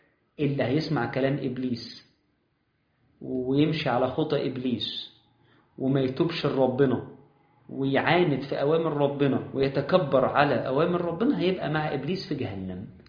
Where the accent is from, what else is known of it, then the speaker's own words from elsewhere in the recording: Egypt; إحنا كمصريين